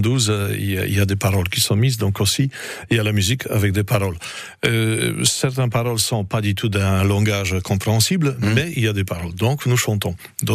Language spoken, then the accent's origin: French; Poland; Bon, je suis polonais, donc j'ai pris aussi un film polonais